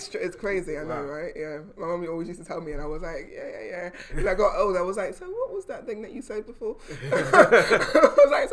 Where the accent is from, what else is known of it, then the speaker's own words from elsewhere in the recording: United States; born there; I was born in America and the special needs kids went on like small yellow school buses.